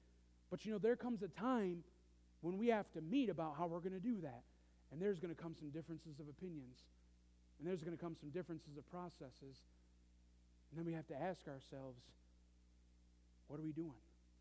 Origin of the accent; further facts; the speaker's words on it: Marlette, Michigan, United States; For those of you again on the radio, I'm from Marlette.